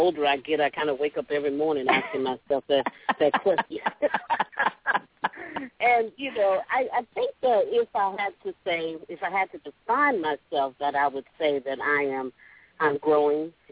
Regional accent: San Francisco Bay Area, California, United States; now in Atlanta, United States; I'm from California, from San Francisco Bay Area.

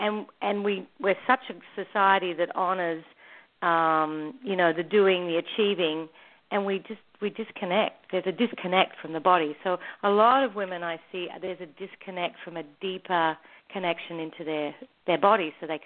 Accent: New South Wales, Australia; accent: Australian; I grew up in way out in the country in New South Wales, Australia, on a property, a big property outside of, way out, not in the outback

